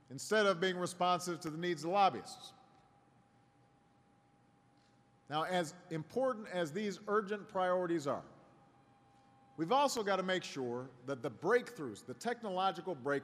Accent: Illinois, United States; And I know from Illinois, you know, my home state

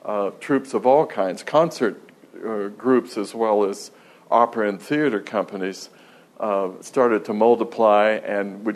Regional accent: Topeka, Kansas, United States; I grew up in Topeka, Kansas, so St. Louis is a big city.

